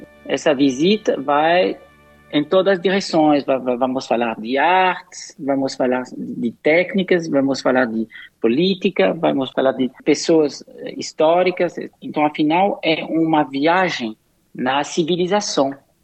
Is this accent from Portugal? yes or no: no; Paris, Île-de-France, France; Portuguese is a second language; moved away as an adult; now in Brazil; eu nasci em Paris e todos os meus irmãos também, e nós fomos educados na França. E com 23 de idade, eu fiz um intercâmbio de estudo com a universidade em São Paulo, e assim eu pude aprender a falar o português.